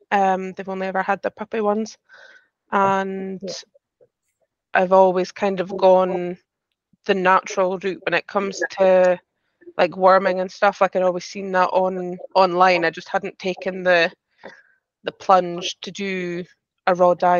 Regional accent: Aberdeen, Scotland, United Kingdom; I'm from Aberdeen in Scotland.

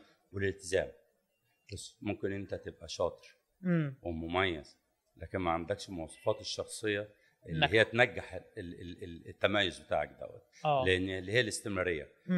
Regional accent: Egypt; وابتدى الازاز يبقى بومينج قوي عندنا في مصر

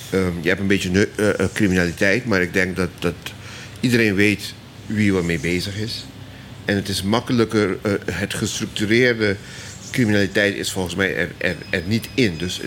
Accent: Curaçao; now in Bonaire; dat ik wilde dat mijn kinderen eigenlijk een beetje meemaakten wat ik als kind had meegemaakt op Curaçao.

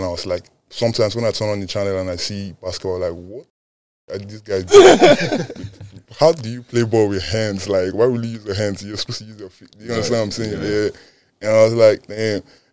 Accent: Nigeria; because growing up in Nigeria, the, like, I think I would say the national sport there is football.

